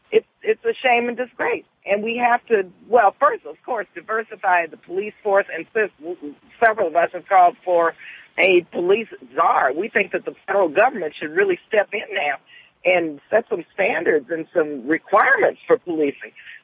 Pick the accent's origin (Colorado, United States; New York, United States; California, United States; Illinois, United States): California, United States; Oakland; I come from the Bay Area in Oakland.